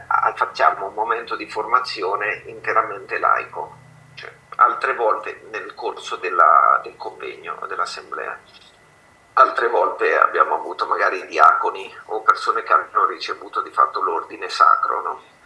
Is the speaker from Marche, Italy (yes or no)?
yes; Corinaldo, Marche, Italy; io vengo dal paese di Maria Goretti, no? Che è Corinaldo.